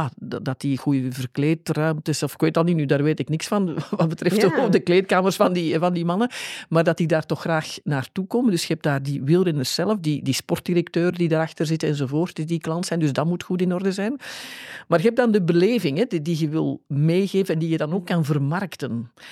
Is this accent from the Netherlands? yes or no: no; Schoten, Antwerp, Belgium; want ik kom uit Schoten.